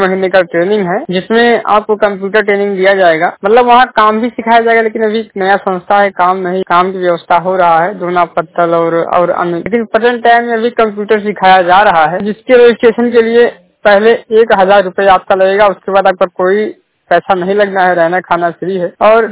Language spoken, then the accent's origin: Hindi; Basti, Uttar Pradesh, India; मैं बस्ती जिले का रहने वाला हूँ, यूपी से।